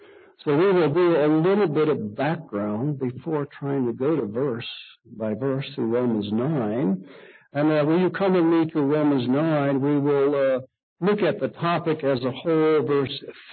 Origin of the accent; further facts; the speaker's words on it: Michigan, United States; and when I grew up in Michigan, we had Methodists, Free Methodists over here, and we had all these Dutch people over here.